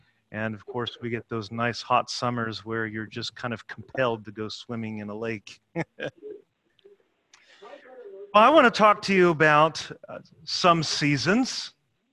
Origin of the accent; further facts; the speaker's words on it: Chattanooga, Tennessee, United States; When I was growing up in Chattanooga in my high school days